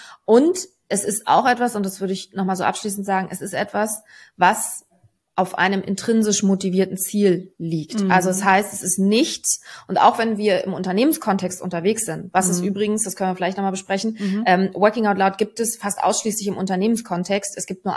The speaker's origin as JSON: {"language": "German", "region": "Berlin", "country": "Germany", "lives_now": "Hamburg, Germany", "said": "Ich bin Berlinerin im Herzen und zugezogene Hamburgerin."}